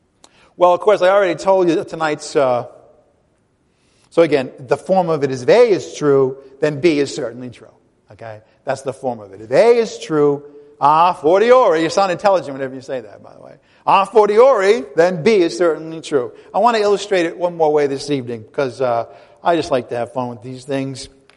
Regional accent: Rhode Island, United States; I'm going to try to pronounce all the letters because I'm from Rhode Island. Sometimes I skip some.

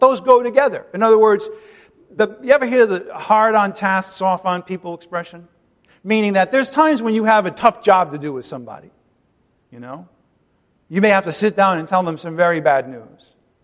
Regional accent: Ireland; Not for me, man. I'm Irish. I have a disadvantage.

